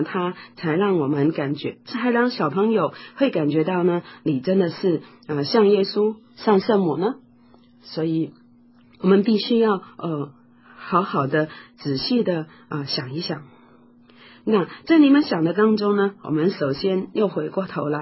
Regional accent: China; 我们中国人说节哀顺变

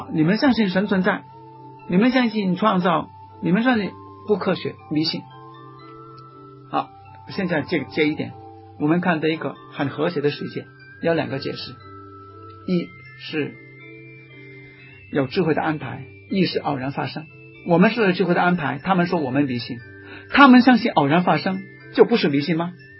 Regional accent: Tai O, Hong Kong; 我家小的时候，住在大澳那个乡下，那里没有自来水，没有公路，没有电，什么都没有。

